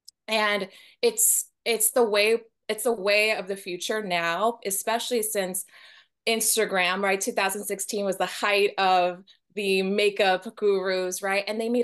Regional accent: South Padre Island, Texas, United States; also born or lived in Austin; now in New York City, United States; But I'm from the Valley. I was raised in South Padre Island, and I love all things RGB. but I've been now living in New York for 8 years this month.

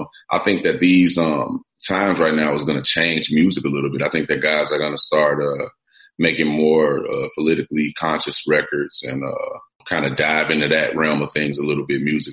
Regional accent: Gary, Indiana, United States; out there where I'm from Gary, Indiana, man. I grew up in a real blue collar, you know, tough town.

